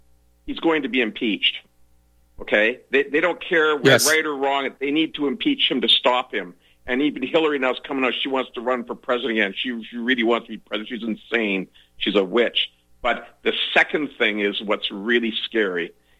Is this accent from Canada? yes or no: yes; Canada; I'm a Canadian.